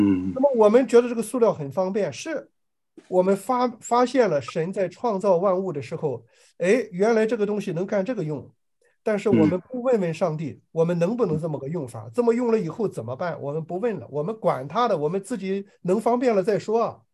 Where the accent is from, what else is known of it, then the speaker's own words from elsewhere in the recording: China; 我们整天骂日本人把核废料倒海里边了，我们中国人的核废料弄哪去了？